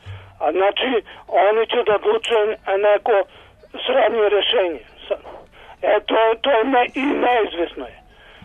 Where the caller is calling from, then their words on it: Ćuprija, Šumadija and Western Serbia, Serbia; Ja sam iz Ćuprije.